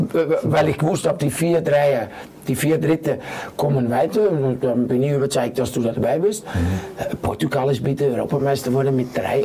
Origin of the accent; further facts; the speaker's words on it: Austria; bei uns in Österreich